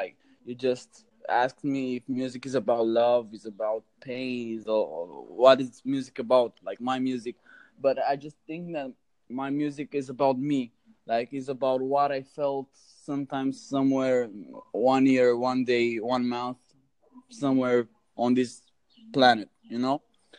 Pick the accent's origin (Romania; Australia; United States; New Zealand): Romania; Transylvania; English is a second language; It's a little bit weird because I'm from Romania